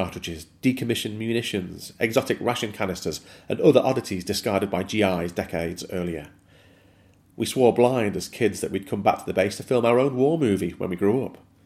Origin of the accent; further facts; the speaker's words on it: Great Sankey, North West England, United Kingdom; is based very loosely upon my life growing up in Great Sankey, the people I encountered, both friends and enemies